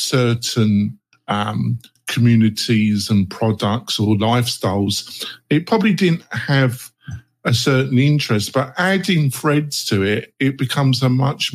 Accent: England, United Kingdom; I'm English.

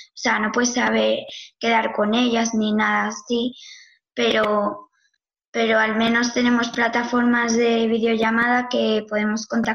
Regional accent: Madrid, Community of Madrid, Spain; de Madrid, tengo 11 años y estoy en el colegio Iben Gabirol.

